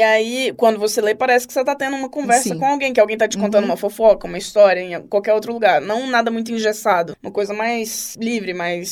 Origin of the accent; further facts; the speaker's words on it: Brasília, Federal District, Brazil; Não, eu sou de Brasília. Vou permanecer aqui.